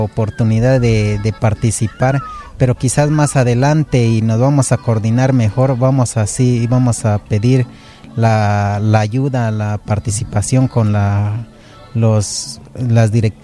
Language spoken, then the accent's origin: Spanish; Villa Las Rosas, Chiapas, Mexico; De Villa Las Rosas.